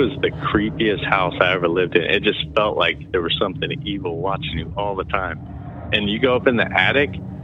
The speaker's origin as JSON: {"language": "English", "town": "Cincinnati", "region": "Ohio", "country": "United States", "said": "from Cincinnati, Ohio."}